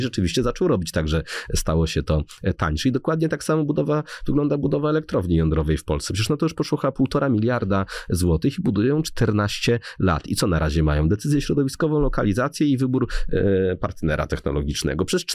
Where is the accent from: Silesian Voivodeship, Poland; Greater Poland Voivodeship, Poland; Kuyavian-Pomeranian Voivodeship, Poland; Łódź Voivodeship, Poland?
Kuyavian-Pomeranian Voivodeship, Poland; Toruń; w kościele u mnie w Toruniu, bo ona też jest zresztą Torunia